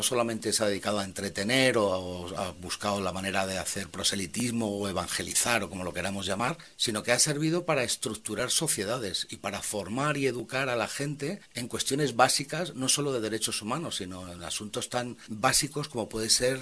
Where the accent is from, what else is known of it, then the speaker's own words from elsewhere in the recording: Madrid, Community of Madrid, Spain; yo soy de Madrid, pero yo estudio en Salamanca, estudio allí teología y estudio allí periodismo